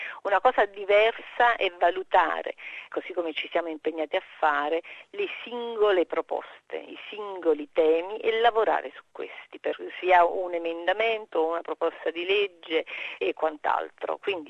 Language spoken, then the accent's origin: Italian; Campania, Italy; io che sono campana